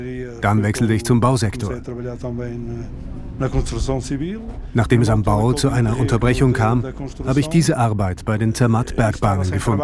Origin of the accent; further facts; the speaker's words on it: Ponte de Lima, Viana do Castelo, Portugal; born there; German is a second language; moved away; Ich bin Portugiese, geboren in Ponte Lima, eine kleine Stadt, die nicht nur in Portugal, sondern vielleicht auch weltweit sehr bekannt ist. Ich kam vor 32 Jahren hierher.